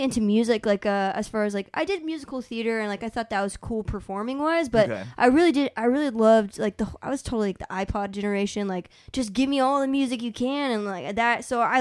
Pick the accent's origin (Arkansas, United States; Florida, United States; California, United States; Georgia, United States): Florida, United States; also born or lived in Maryland; I was born in Maryland, and I moved there, though. I moved from Florida or to Florida when I was six, and I pretty much like grew up in the orange groves.